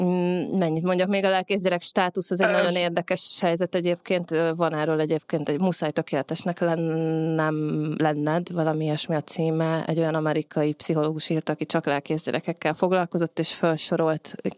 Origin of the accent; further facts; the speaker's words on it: Nyíregyháza, Szabolcs-Szatmár-Bereg, Hungary; ez a nyíregyházi gyerek és kamaszkorom, és szintén meghatározza a világlátásomat.